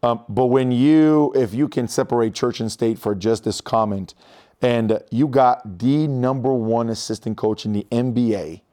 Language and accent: English; Brazil; Growing up in Brazil, I would dream about like, oh, blue blood, NCAA tournament, like you're in college.